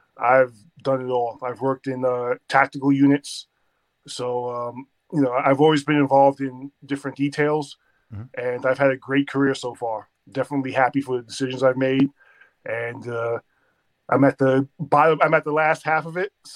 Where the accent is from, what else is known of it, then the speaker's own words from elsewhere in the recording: Queens, New York, United States; It's funny because I grew up in South Jamaica, Queens.